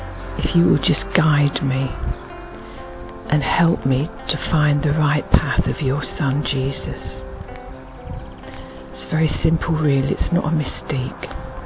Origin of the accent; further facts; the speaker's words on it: England, United Kingdom; I come from England